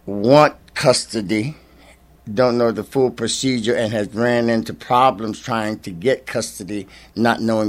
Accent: Richmond, Virginia, United States; I'm from Richmond, Virginia.

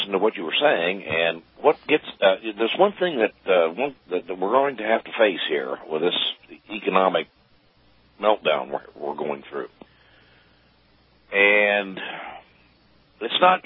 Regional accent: Oklahoma, United States; And now, where I am in Oklahoma, although I disagree with the overall politics in my home state that I, you know, was I'm a natural born citizen

